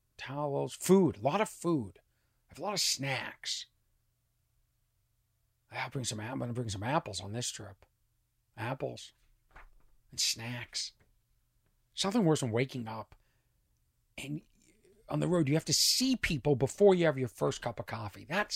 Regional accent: Lexington, Massachusetts, United States; I live in a small town. I grew up in Lexington, Mass. Everything was Lexington, Mass.

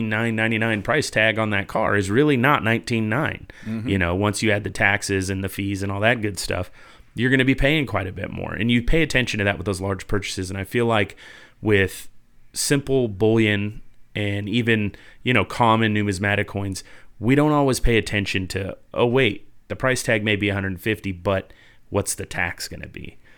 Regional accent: California, United States; you know, we're both from California originally. I keep that quiet most of the time.

